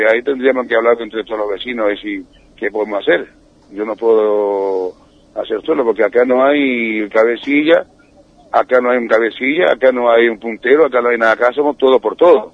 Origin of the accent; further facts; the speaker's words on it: Puerto Iguazú, Misiones, Argentina; No, yo soy hijo de Iguazú, señora.